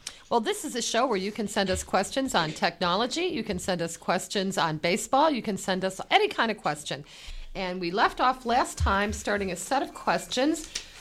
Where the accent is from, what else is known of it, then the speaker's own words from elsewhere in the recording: Detroit, Michigan, United States; Okay, now certainly Jerry and I grew up in Detroit.